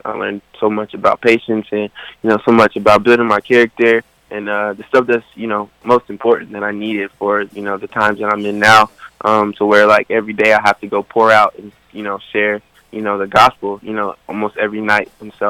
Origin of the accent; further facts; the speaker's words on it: Bristol, Virginia, United States; My dad had a studio back in my hometown, Bristol, Virginia.